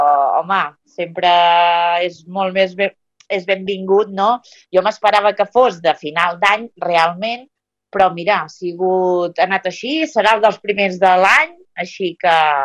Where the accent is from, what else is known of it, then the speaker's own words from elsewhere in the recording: La Múnia, Catalonia, Spain; now in Olèrdola, Spain; bueno, jo soc realment de la Múnia, i feia molts anys que vivíem allà